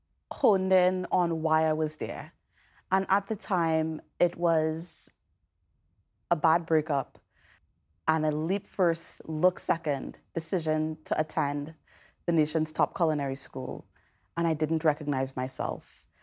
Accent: Trinidad & Tobago; As a child growing up in Trinidad, cooking at my mother's side, helping her pick herbs outside, cilantro, culantro, Spanish thyme.

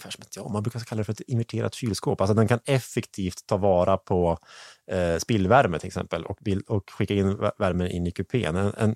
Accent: Gävleborg County, Sweden; jag är från Hälsingland, jag gillar ull.

